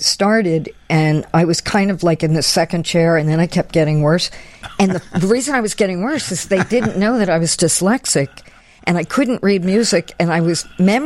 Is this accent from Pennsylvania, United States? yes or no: yes; Pennsylvania, United States; also born or lived in New York City; Outside of Philadelphia.